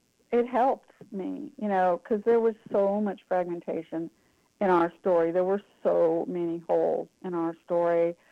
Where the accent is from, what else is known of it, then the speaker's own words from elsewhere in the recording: Oklahoma, United States; And I grew up in Oklahoma, but our relatives were all in Iowa. All of it's part of the Plains.